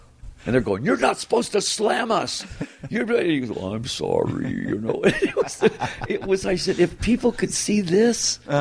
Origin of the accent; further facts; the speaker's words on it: Detroit, Michigan, United States; First of all, it's my hometown.